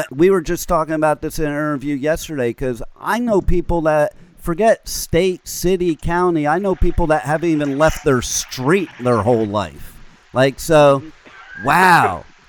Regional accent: New Jersey, United States; also born or lived in California; now in Florida, United States; I live in Florida right now. I'm originally from Jersey, and I went to high school and part of college in California. So I'm from all three places.

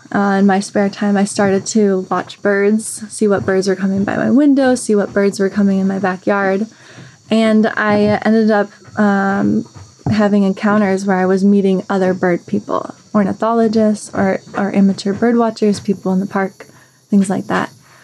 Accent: Minnesota, United States; Yeah, I'm from the United States. I am from Minnesota, and I went to get my graduate degree in New York recently.

